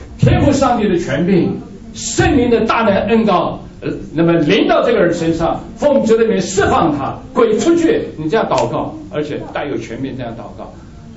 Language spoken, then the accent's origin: Chinese; China; 这是我们中国人的弱点啊，个人啊，个人主义以至于不能够合作，